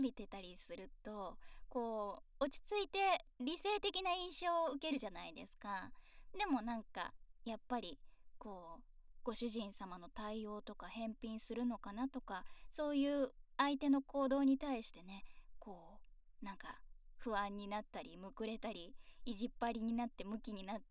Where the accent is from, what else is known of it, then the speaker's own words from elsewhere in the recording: Kyoto, Japan; 深海生まれ京都育ち、声優として活動させていただいております、